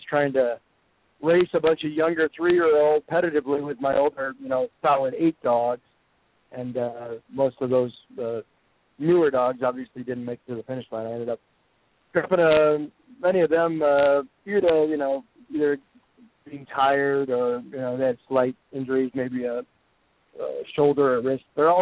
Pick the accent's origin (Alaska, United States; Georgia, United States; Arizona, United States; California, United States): Alaska, United States; Tok; I'm from Tok, one of the coldest spots in Alaska, so 50 below, I'm used to that.